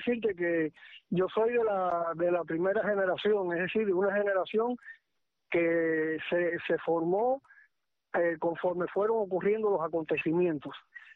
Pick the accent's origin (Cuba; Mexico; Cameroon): Cuba; Cienfuegos; born there; Sí, sí, nací en Cienfuegos, sí.